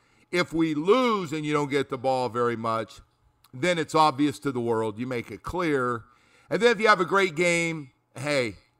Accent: California, United States; I thought I was growing up in California again when those Sunday games come on

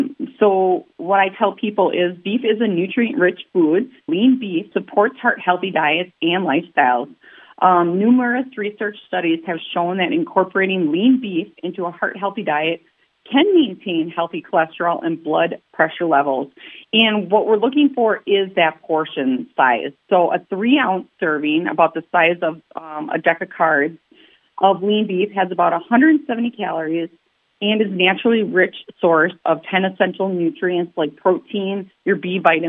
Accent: Milwaukee, Wisconsin, United States; I'm a city kid. I'm from Milwaukee.

